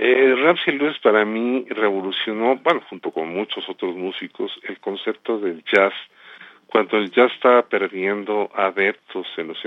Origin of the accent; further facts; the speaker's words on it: Mexico; also born or lived in United States; Porque nacimos en México, nos criamos en México, en una cultura mexicana, y aunque como un servidor pasé mucho tiempo también en Estados Unidos y dando clases en, no sé, en Croacia, lo que fue Yugoslavia, y viviendo en Europa